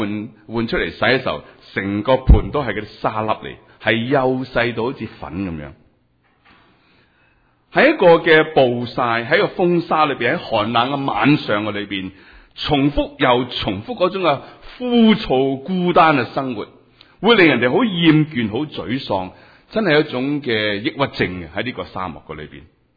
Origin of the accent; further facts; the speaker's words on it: China; 喺我哋中国人嘅里面，好看重长幼有序呢个嘅权柄